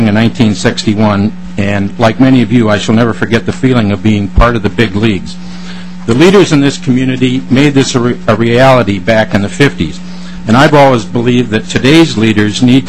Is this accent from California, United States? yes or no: no; Byron, Minnesota, United States; I grew up in Byron, Minnesota